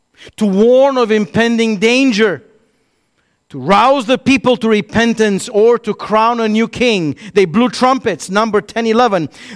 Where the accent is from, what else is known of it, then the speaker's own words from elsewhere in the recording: Romania; I grew up back in Romania, and in our Baptist church